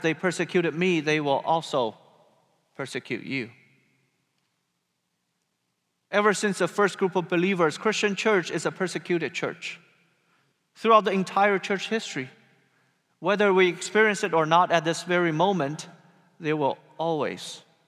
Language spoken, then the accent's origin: English; China; moved away as an adult; Although I was born and raised in China, it was 15 years ago when I last lived in China as a resident.